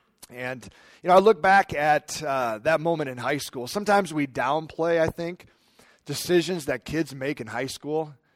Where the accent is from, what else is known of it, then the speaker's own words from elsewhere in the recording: Midwest, United States; growing up in the Midwest and all of that, that when I got to Albania and I saw another side of life